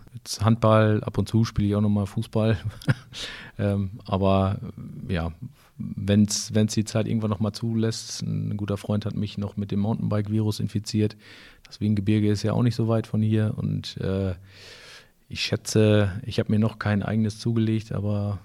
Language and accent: German; Hille, North Rhine-Westphalia, Germany; ich komme aus Hille, das Hiller Moor ist natürlich dann, liegt dann nahe.